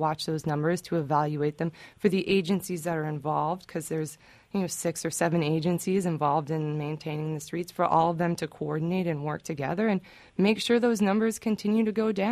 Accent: Brooklyn, New York, United States; I'm a native New Yorker. I grew up in Park Slope, Brooklyn

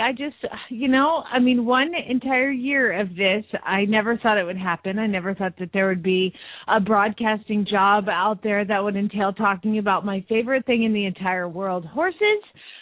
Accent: Phoenix, Arizona, United States; from Phoenix, Arizona

